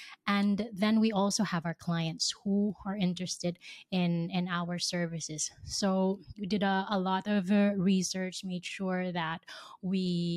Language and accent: English; Philippines; my co-founders and I, we come from the Philippines. And in our island, in our beautiful island